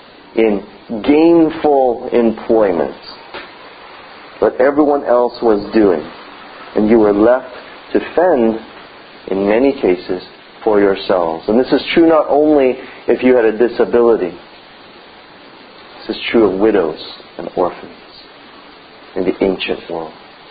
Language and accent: English; Canada; But we're Canadian, so...